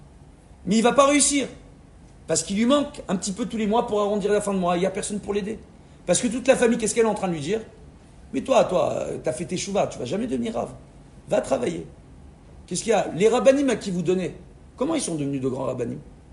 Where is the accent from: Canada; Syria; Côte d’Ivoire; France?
France; Sarcelles, Île-de-France; moi, j'ai grandi à Sarcelles, je sais faire en sorte qu'on accepte ce que je dis.